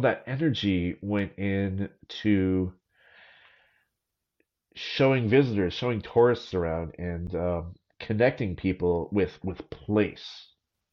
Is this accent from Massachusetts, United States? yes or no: yes; Boston, Massachusetts, United States; I was raised around Boston history with babysitters and taking us to historical sites.